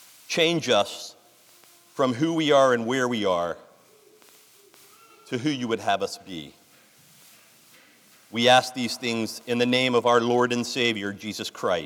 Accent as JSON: {"language": "English", "town": "Sterling", "region": "Virginia", "country": "United States", "tie": "born or raised there", "said": "I grew up in Faith Bible Church in Sterling, Virginia."}